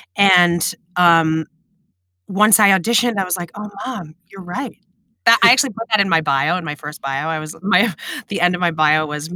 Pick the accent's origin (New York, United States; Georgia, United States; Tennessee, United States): New York, United States; New York City; And the fact that I was from New York City and we were going to this kind of like suburban, tiny, tiny campus, it was a really jarring kind of strange transition for me.